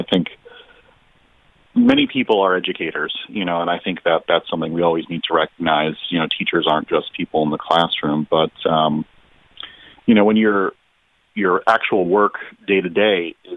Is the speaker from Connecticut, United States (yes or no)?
yes; Milford, Connecticut, United States; But most of my time I've spent growing up in Milford, and went to the schools there.